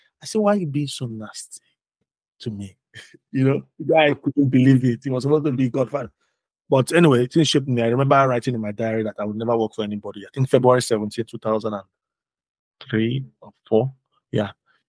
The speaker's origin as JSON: {"language": "English", "town": "Benin City", "region": "Edo", "country": "Nigeria", "tie": "born or raised there", "said": "But I grew up in Benin City. And I grew up on campus."}